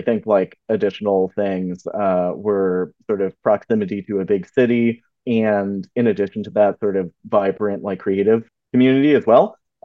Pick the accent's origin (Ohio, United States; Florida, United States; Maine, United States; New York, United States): Maine, United States; that was sort of the path for me going from growing up in Maine to through college.